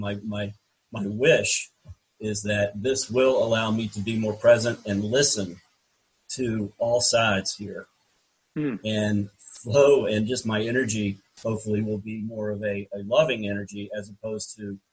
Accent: the South, United States; now I'm 59 years old. I grew up in the South.

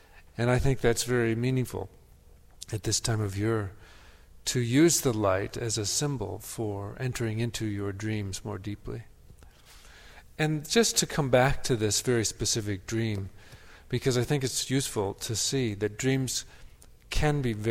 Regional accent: Wisconsin, United States; like where I grew up in Wisconsin, the light gets stretched.

